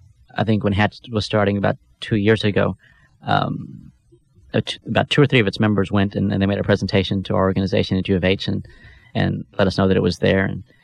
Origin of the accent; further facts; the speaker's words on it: Houston, Texas, United States; I grew up in South Houston, and I used to think there's no one gay in the South Houston Pasadena area except me.